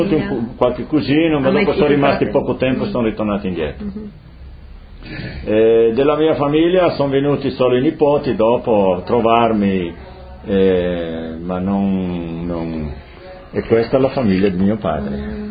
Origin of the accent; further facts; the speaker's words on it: Friuli-Venezia Giulia, Italy; now in Brazil; io non sono brasiliano, sono rimasto italiano. Per me è Friulano.